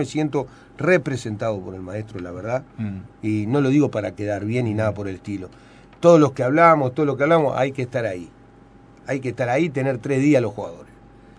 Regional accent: Uruguay; ¿Somos uruguayos? Sí. Somos uruguayos y queremos ganar a todos

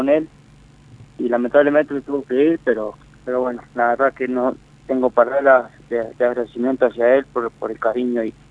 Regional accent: Uruguay; somos todos uruguayos, ¿no?

